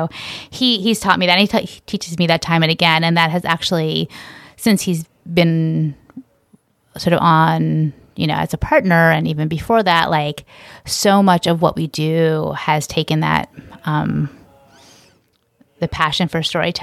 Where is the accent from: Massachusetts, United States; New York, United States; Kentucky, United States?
New York, United States; I could still identify as a New Yorker without even being in New York, I think was the lesson.